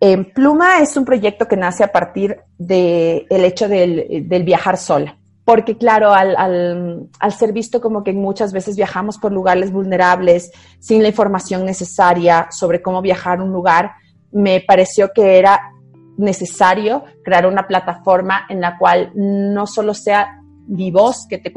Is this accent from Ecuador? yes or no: yes; Quito, Pichincha, Ecuador; Aquí, por ejemplo, en la ciudad de Quito, yo soy quiteña